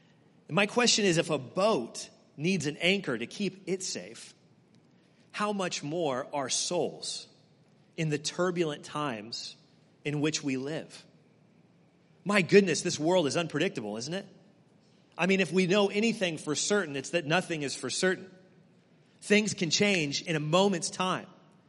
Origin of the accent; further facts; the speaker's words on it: Kansas, United States; He was my pastor growing up. I grew up in Kansas. He was the pastor at the church I went to there